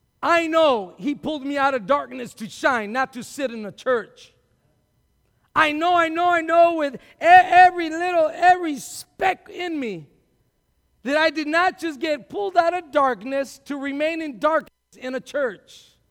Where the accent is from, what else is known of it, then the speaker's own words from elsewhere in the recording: Texas, United States; It's like sweat does something to me. I'm from Texas.